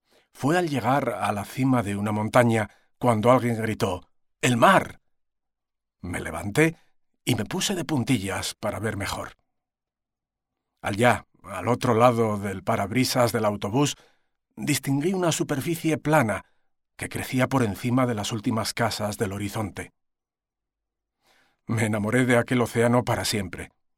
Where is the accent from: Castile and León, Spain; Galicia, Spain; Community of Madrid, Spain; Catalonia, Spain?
Community of Madrid, Spain; Madrid; Nací en Madrid, una ciudad que se encuentra a más de 300 kilómetros de la costa más cercana. De modo que, como muchos chicos de mi barrio y de mi generación, conocía el mar